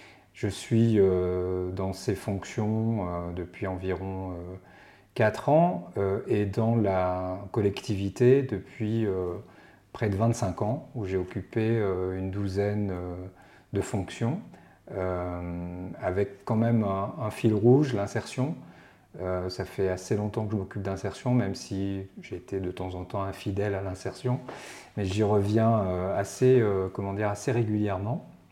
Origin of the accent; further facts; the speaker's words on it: Réunion, France; je descends d'un des premiers habitants de La Réunion, donc je suis réunionnais depuis le XVIIe siècle